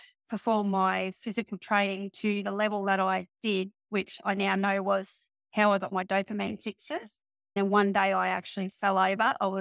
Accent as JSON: {"language": "English", "town": "Townsville", "region": "Queensland", "country": "Australia", "said": "So I'm from Townsville up in Northern Queensland."}